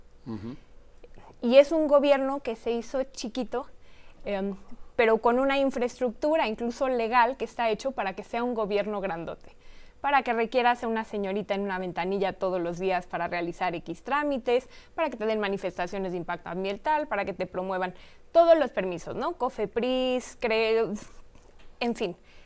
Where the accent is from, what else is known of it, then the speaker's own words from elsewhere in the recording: Mexico; Pero de que lo estamos asumiendo como mexicanos, lo estamos asumiendo.